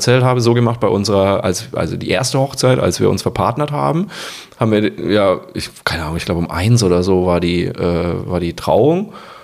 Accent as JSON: {"language": "German", "region": "Southern Germany", "country": "Germany", "said": "ich komme ja aus Süddeutschland"}